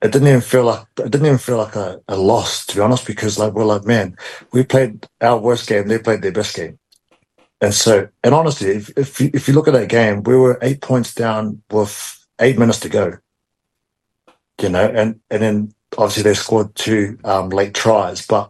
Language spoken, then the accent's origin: English; New Zealand; when you're a kid growing up in New Zealand